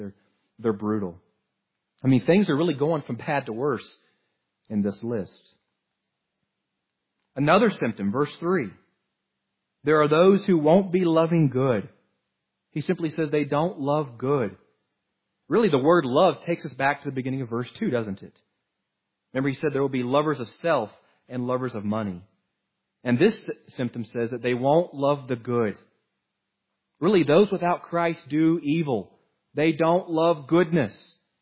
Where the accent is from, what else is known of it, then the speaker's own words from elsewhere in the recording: Oklahoma, United States; I'm from Oklahoma. I don't count too good